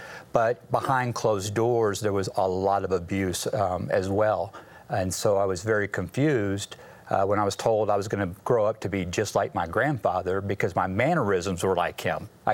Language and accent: English; Plano, Texas, United States; I grew up in the Dallas area, and actually grew up in Plano, Texas.